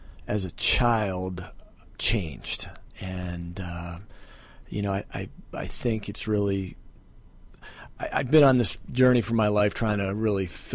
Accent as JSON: {"language": "English", "region": "Maryland", "country": "United States", "tie": "born or raised there", "said": "I grew up in the Maryland suburbs."}